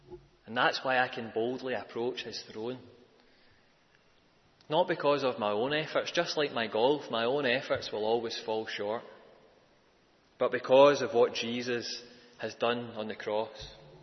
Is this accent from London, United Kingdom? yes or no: no; Scotland, United Kingdom; And you might be surprised to hear this as a Scotsman, but it's not actually my favourite golfing tournament of the year